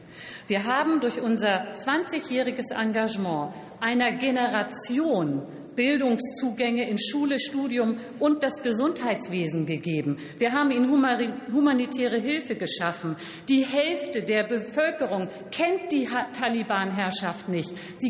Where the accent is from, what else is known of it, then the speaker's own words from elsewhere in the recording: Hamburg, Germany; Meine Heimatstadt Hamburg ist schnell vorangegangen